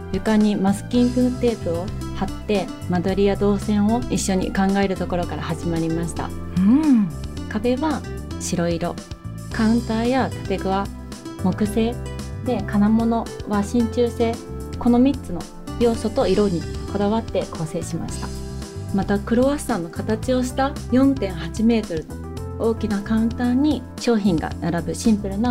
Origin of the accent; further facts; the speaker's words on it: Kurashiki, Okayama, Japan; 地元の岡山倉敷で家族経営の